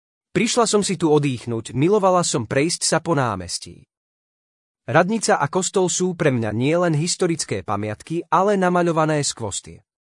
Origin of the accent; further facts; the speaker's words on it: Levoča, Prešov Region, Slovakia; Mám rada Levoču ako celok a mám k nej veľmi pozitívny vzťah, je to moje rodné mesto, hoci trvalý pobyt mám už niekoľko rokov v susednom Spišskom Hove, hovorím, že tam len bývam. Teraz však už v Levoči aj pracujem.